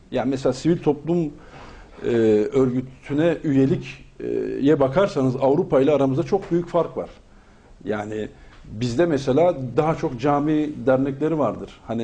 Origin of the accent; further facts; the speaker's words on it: Diyarbakır, Diyarbakır Province, Turkey; also born or lived in Ankara; hayatımın bir kısmı hemen hemen yarısı Diyarbakır'da geçti, yarısı Ankara'da geçti. 1980 Diyarbakır doğumluyum. İlk ortayı Diyarbakır'da tahsilimi tamamladım. Daha sonra Ankara'ya kimya meslek lisesini kazandık.